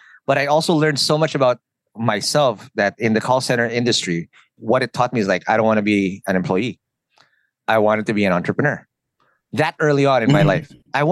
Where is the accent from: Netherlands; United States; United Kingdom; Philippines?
Philippines; Quezon City, Metro Manila; English is a second language; I am not American. I am very Filipino. There you go. I was born and raised in Kamuning, Quezon City. That's my hood, right?